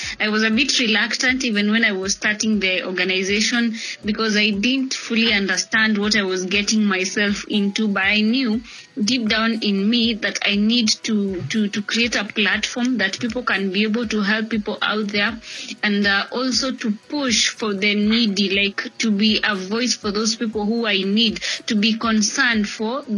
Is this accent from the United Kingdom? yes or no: no; Baringo County, Kenya; I come from Baringo County, and I'm the firstborn in a family of three girls.